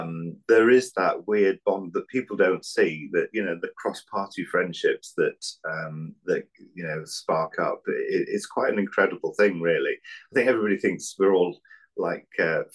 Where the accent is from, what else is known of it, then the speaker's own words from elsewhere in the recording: Anglesey, Wales, United Kingdom; But I grew up on Anglesey in North Wales, quite, what's the word I'm looking for? It was, you know, it's a very rural area. It was back in the 80s.